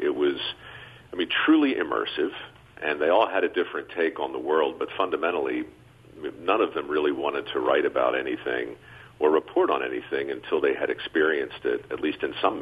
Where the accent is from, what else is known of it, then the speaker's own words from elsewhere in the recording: Maryland, United States; we got a line on a guy named Dr. French back in Maryland, my hometown, in fact